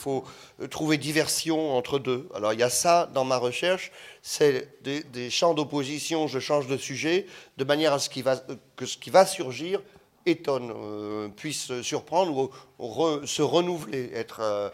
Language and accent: French; Hauts-de-France, France; je suis originaire du Nord, où l'aspect masque, l'aspect théâtralisé de son expression est parfois le seul qui vous fait entendre de l'autre.